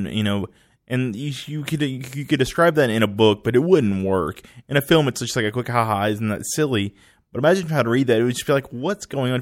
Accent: the South, United States; Like, I'm from the deep South.

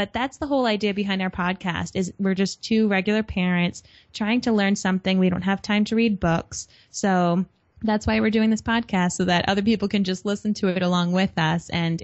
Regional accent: Rhode Island, United States; accent: Rhode Island; I actually am a closet Rhode Island accented person. It took me a long time to get rid of my accent.

